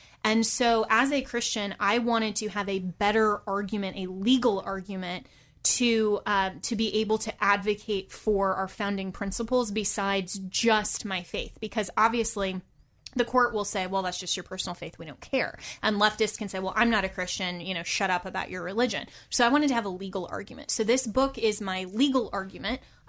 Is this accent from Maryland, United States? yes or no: no; Colorado, United States; I am an attorney from Colorado